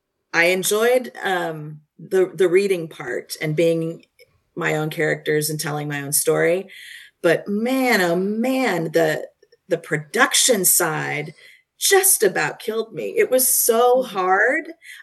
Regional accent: Atlanta, Georgia, United States; A lot of my stuff is Southern because I'm from Atlanta

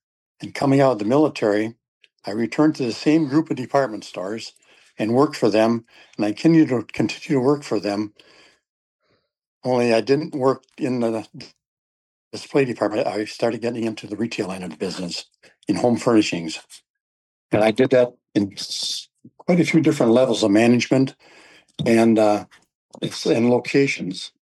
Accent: Little Chute, Wisconsin, United States; I was born and raised in Little Chute, Wisconsin, which is about 25 miles south of Green Bay.

